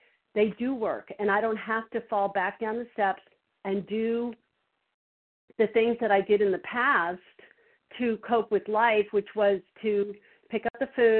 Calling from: Virginia, United States; I'm from Virginia.

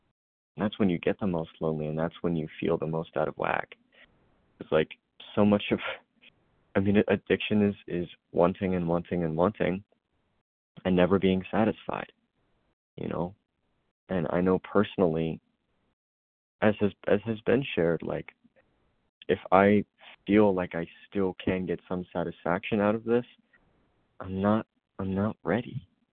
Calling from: Kentucky, United States; I'm from Kentucky.

